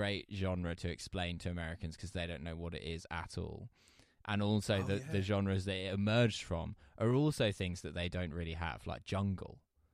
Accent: East of England, United Kingdom; I grew up in Essex, and I feel like to me Essex is like the heartland of garage.

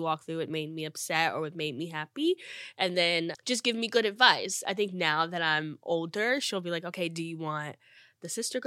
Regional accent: New Jersey, United States; also born or lived in Akron, Ohio; New Jersey. I lived there since I was 10. I'm originally from Akron, Ohio. I was born in the same hospital as LeBron James and Steph Curry.

